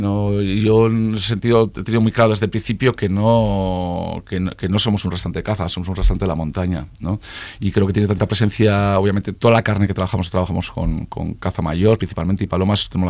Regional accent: Campezo, Basque Country, Spain; en mi zona, en Gasteiz, en Campezo, me tocó hacerlas para la gente a la que me debo, que es la gente de mi pueblo

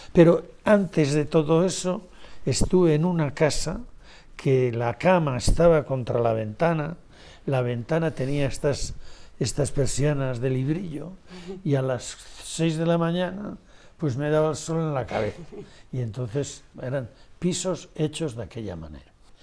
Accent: Spain; y era como si lleváramos una mochila llena de piedras, por ser españoles.

